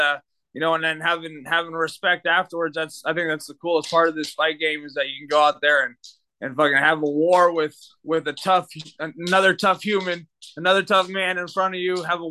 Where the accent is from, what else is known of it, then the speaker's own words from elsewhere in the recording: Pietermaritzburg, KwaZulu-Natal, South Africa; now in United States; I'm from South Africa. I'm from South Africa originally. I was born in Pietermaritzburg, and I grew up playing.